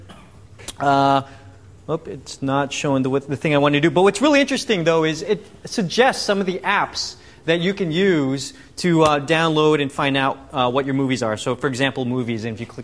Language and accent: English; New York, United States; I'm from New York. Anyone from New York? Long Island represent?